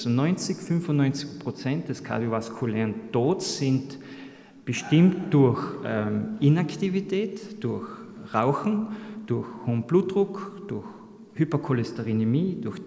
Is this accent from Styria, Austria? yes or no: no; Lienz, Tyrol, Austria; so groß wie meine Heimatstadt Lienz, 13.000 Leute